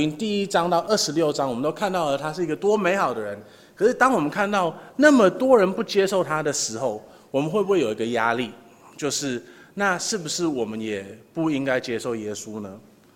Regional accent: Taiwan; 就是我们台湾人嘛，台湾人就是吃是最重要的

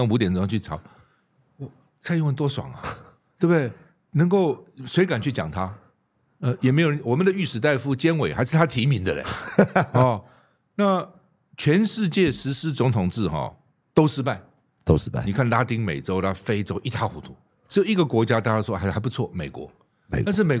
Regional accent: Keelung, Taiwan; born there; 我虽然是基隆出生，但是我父母从大陆来嘛，

